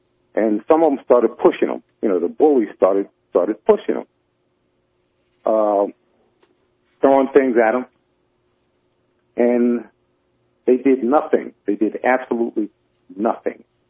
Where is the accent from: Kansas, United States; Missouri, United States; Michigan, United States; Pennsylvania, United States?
Pennsylvania, United States; But, you know, I was born and raised just outside of Philadelphia.